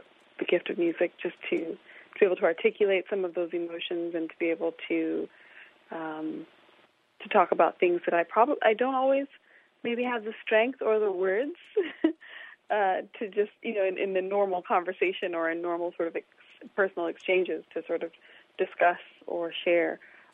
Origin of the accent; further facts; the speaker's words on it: Champaign, Illinois, United States; Even though I grew up in Champaign, Illinois, my family is originally from Uganda and Rwanda.